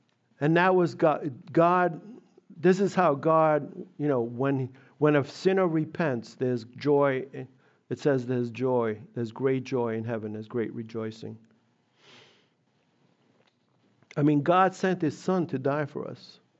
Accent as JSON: {"language": "English", "country": "Italy", "tie": "born or raised there", "said": "I grew up on a farm. You know, I grew up in Italy. I was, you know, when I was a little kid, I grew up on my grandfather's farm. We had some livestock."}